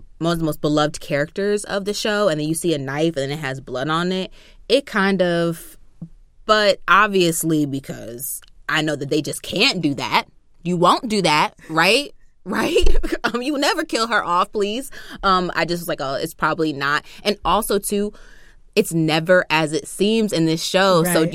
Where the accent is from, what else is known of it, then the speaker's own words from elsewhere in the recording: New Jersey, United States; I'm from South Jersey, so like it's not possible for me.